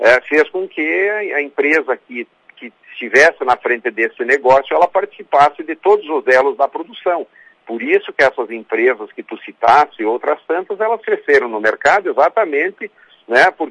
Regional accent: Sarandi, Brazil; Porque a gente é de Sarandi, a gente é filho da região, nós nos criamos aqui, a gente ama essa terra, essa comunidade que sempre nos acolheu tão bem

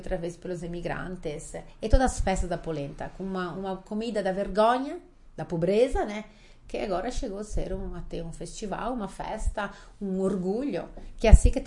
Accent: Veneto, Italy; Portuguese is a second language; Trabalho como guia turística, levo italianos no mundo inteiro e também recebo estrangeiros na minha terra, entre Padova e Veneza.

